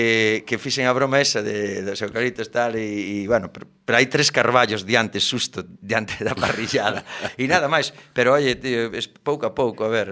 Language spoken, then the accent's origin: Galician; Ribeira, Galicia, Spain; pero tamén a miña terra, eu son de Ribeira e a Curota, todo eso.